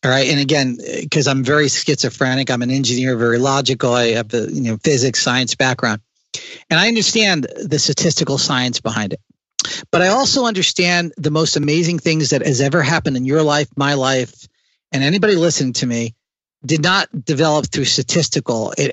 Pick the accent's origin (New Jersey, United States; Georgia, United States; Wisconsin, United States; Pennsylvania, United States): New Jersey, United States; I grew up in New Jersey, where the ability to feel free as an individual is to get in a car and to drive wherever the heck I felt like.